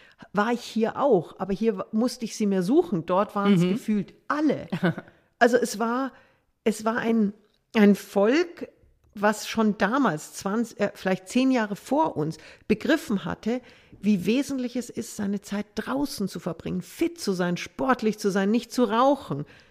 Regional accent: Munich, Bavaria, Germany; Ich habe meine BMW-Karriere sage und schreibe als Münchner Kindl in Neuseeland begonnen.

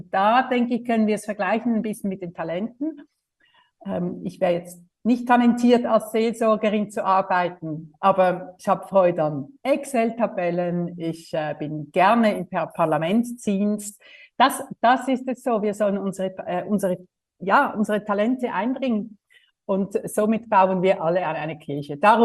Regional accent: Switzerland; Und ein Kinderkrankenhaus wäre jetzt bei uns in der Schweiz nicht gerade so das Naheliegendste.

